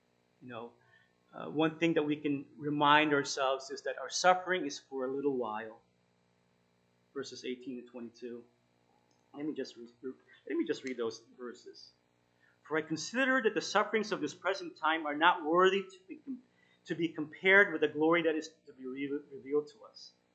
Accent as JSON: {"language": "English", "town": "Toronto", "region": "Ontario", "country": "Canada", "tie": "born or raised there", "said": "I grew up in Toronto, and they have the streetcar"}